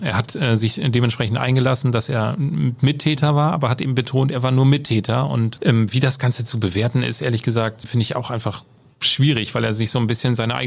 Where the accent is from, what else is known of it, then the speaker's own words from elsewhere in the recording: Norden, Lower Saxony, Germany; Ich komme ja selber aus Norden.